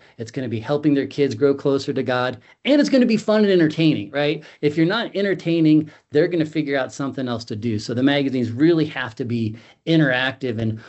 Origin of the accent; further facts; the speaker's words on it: Boulder, Colorado, United States; I grew up outside Boulder, Colorado. So I would get in the fields and I would, you know, catch grasshoppers and build forts.